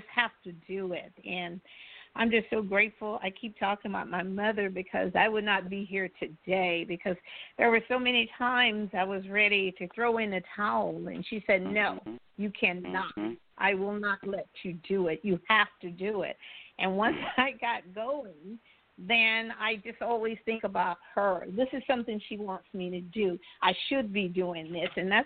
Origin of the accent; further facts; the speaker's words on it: Mississippi, United States; Even being growing up in Mississippi, someone was always there helping me